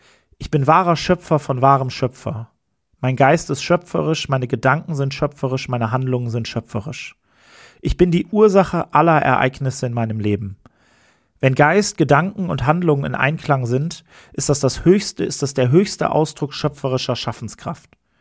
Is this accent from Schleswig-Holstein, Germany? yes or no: yes; Kiel, Schleswig-Holstein, Germany; Also ich komme aus Kiel